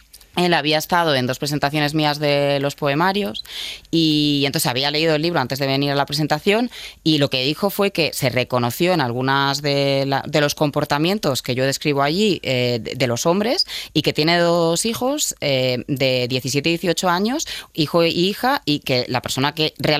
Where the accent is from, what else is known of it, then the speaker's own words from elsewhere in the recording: Alicante, Valencian Community, Spain; yo al final pertenezco a esa generación y encima soy de Alicante, claro, o sea, de la comunidad valenciana y me pilló muy cerca